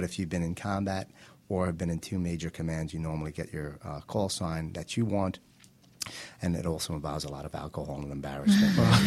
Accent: New York, United States; My whole family's in sales. I'm from New York. I love to talk.

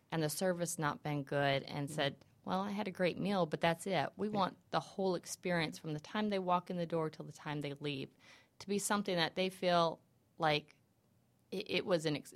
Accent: Bay Minette, Alabama, United States; also born or lived in Texas; up in Lower Alabama, Bay Minette, which is Gulf Coast area, mm-hmm. Or Gulf Shores area, and then I was from Texas and had relatives in New Orleans

